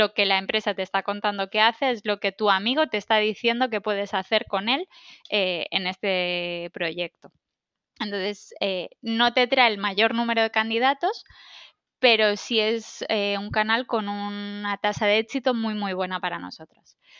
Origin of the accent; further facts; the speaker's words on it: Balearic Islands, Spain; aquí no soy del todo objetiva porque soy mallorquina